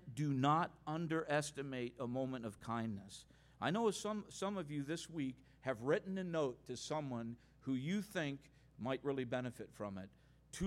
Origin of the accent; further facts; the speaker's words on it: Manila, Metro Manila, Philippines; I remember where I grew up in Manila